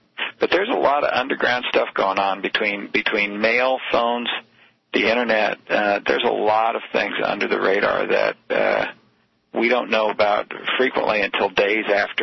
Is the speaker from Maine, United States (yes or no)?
no; Nebraska, United States; I'm a Midwesterner, too, Nebraska.